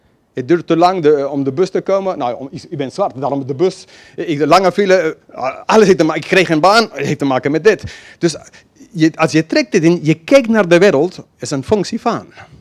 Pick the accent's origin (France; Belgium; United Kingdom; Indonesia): United Kingdom; now in Netherlands; ik ben blij om Brits te zijn. Maar ik ga niet door mijn hele leven zeggen, ik ben Brits. Nee, het is een deel van mijn identiteit. Vanaf baby heb ik een Britse paspoort.